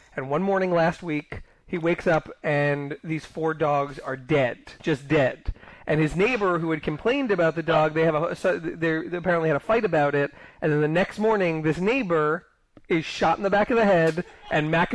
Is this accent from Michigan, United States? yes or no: no; New York, United States; Yeah, I grew up on Long Island.